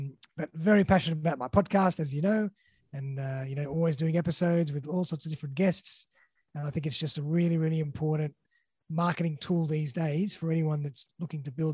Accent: Sydney, New South Wales, Australia; I'm from Sydney, Australia.

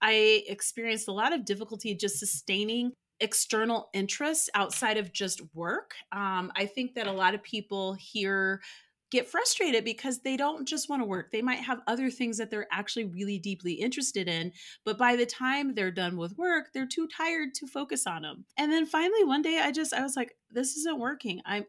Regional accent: Boulder, Colorado, United States; now in Denver, United States; I live in Denver, but I was working in a city called Boulder. I grew up in Boulder, so I didn't want to live there again.

